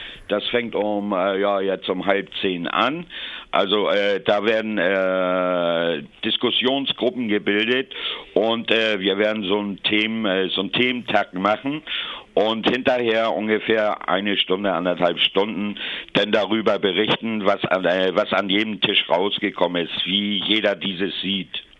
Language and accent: German; Hamburg, Germany; now in Offenburg, Germany; Ich bin in Offenburg, ich bin aber original komme ich aus Norddeutschland, aus Hamburg.